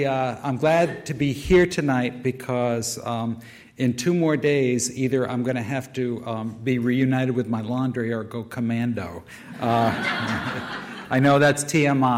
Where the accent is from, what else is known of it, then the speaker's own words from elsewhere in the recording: Norwich, Connecticut, United States; two events that I recall from my childhood in my hometown in eastern Connecticut, the town of Norwich.